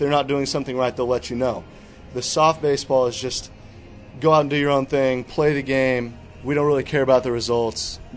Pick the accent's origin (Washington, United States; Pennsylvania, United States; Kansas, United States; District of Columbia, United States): Kansas, United States; Wichita; I was actually born and raised in Wichita, Kansas.